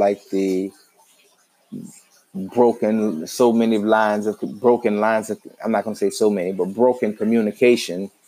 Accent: New Orleans, Louisiana, United States; And I grew up in New Orleans, which is one where it's, we kind of, you know, it's real. Southern hospitality is real, basically, there.

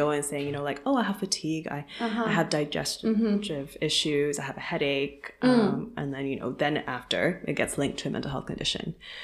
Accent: Hong Kong; I'm half Chinese, half European, but coming, you know, seeing the Chinese side of my family and also growing up in Hong Kong

